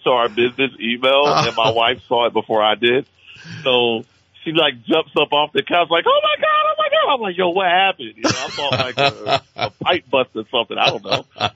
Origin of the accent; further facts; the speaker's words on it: Trenton, New Jersey, United States; now in Vermont, United States; I'm originally from Trenton, New Jersey.